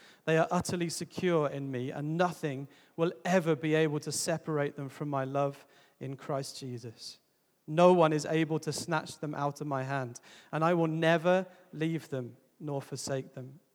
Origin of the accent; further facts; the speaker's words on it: England, United Kingdom; I'm saying nothing, I'm English, so I won't get away with it.